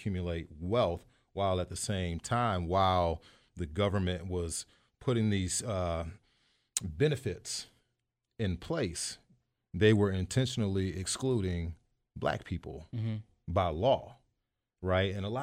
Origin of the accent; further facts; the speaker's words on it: Madison, Wisconsin, United States; because I grew up in the North. I was a part of the desegregation efforts in the Madison School District in 1984